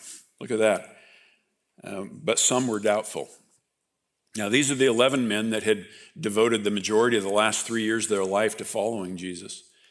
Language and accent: English; Oregon, United States; but I grew up in the Willamette Valley, and I picked strawberries and pole beans.